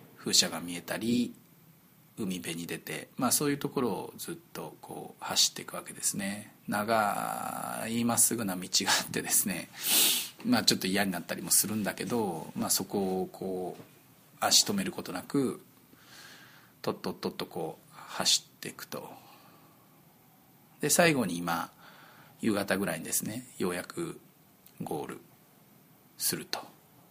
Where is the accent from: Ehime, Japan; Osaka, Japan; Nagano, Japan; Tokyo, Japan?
Ehime, Japan; Matsuyama; born there; 僕別にあの松山で生まれたんで、本籍今治なんで愛媛なんですけれども、